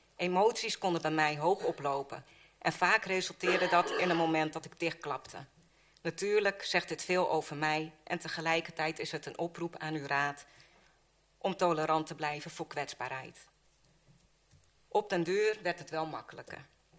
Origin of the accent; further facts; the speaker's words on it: Almere, Flevoland, Netherlands; now in Asten, Netherlands; opgegroeid in Almere en sinds 3 jaar woonachtig in Asten.